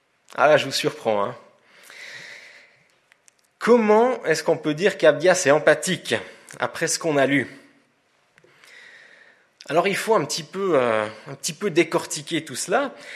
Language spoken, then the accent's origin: French; Switzerland; Que répondrait une famille de chez nous, en Suisse, qui a de la peine à boucler ses fins de mois?